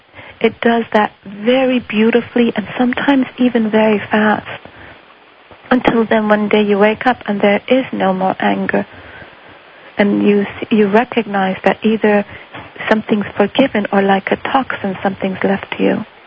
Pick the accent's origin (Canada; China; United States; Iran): Iran; when I was born and raised in Iran, I think really very early in my life